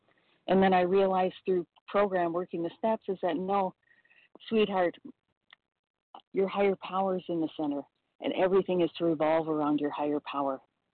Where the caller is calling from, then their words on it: California, United States; recovered compulsive overeater in Southern California.